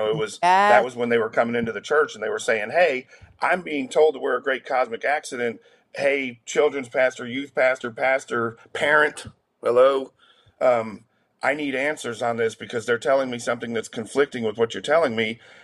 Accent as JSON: {"language": "English", "region": "New England", "country": "United States", "tie": "born or raised there", "said": "I grew up in the New England area, so there wasn't a whole lot of Jesus up there."}